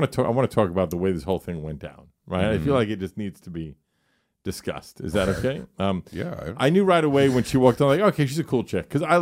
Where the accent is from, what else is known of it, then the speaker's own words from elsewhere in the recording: Brooklyn, New York, United States; in Brooklyn